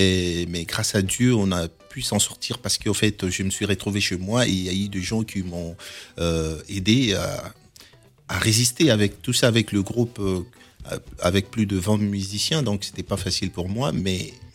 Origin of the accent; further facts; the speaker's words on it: Goma, North Kivu, DR Congo; c'est que je suis natif de Goma.